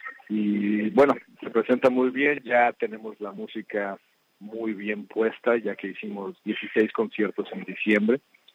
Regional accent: Mexico City, Mexico; moved away as an adult; now in United States; Yo soy de México, Ciudad de México, originalmente, nacido y crecido ahí, y me mudé a los Estados Unidos a los 21 años, en 1993

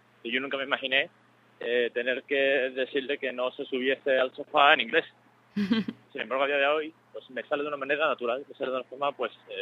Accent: Seville, Andalusia, Spain; Bueno, pues soy de Sevilla, nací en los 80

